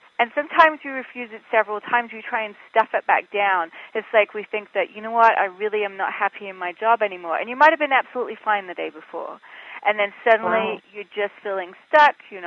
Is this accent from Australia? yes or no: no; England, United Kingdom; now in Los Angeles, United States; I'm in Los Angeles. I'm originally from England, which is why I have this odd accent.